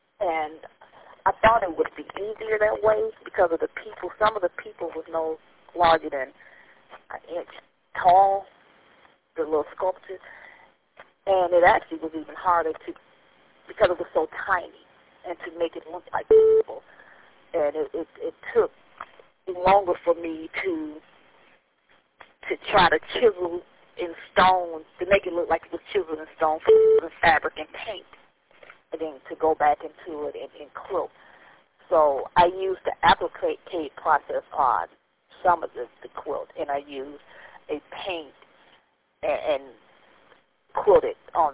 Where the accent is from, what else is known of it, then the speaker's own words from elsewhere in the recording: Detroit, Michigan, United States; also born or lived in Atlanta / Houston; So as I moved from Detroit to Atlanta to Houston, the people that I have in the quilts are the people that reached me. As I was growing up